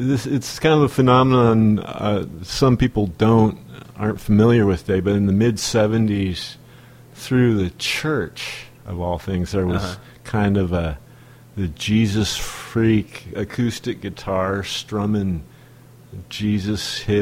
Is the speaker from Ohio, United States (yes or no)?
no; Seattle, Washington, United States; also born or lived in Olympia; I've lived in Seattle since I was about 2 years old.